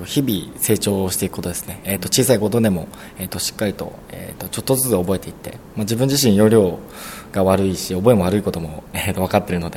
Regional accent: Fujisawa, Kanagawa, Japan; 自分は生まれも育ちも藤沢市なので

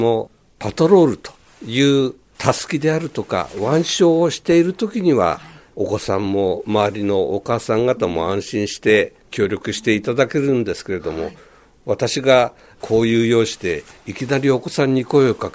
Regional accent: Fujisawa, Kanagawa, Japan; 私が生まれ育ったところは辻堂というところですので

